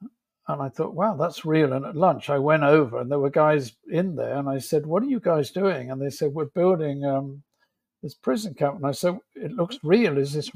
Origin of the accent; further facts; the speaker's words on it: Reading, South East England, United Kingdom; born there; I was born in Reading, which is the capital of Berkshire in England, and didn't even have a theatre.